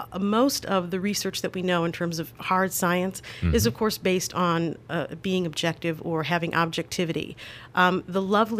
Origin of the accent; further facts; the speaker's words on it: Gary, Indiana, United States; I come from Gary, Indiana, a steelworking family.